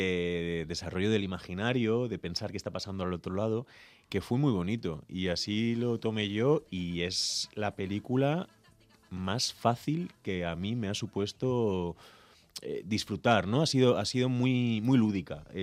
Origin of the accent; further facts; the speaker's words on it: Madrid, Community of Madrid, Spain; also born or lived in Córdoba, Spain; yo nací en Córdoba y me gusta mucho haber nacido en el sur. Y lo que pasa es que a los 4 años añitos ya estaba en Madrid. O sea, ajá, que soy un madrileño de adopción, pero un madrileño casi de sangre, casi.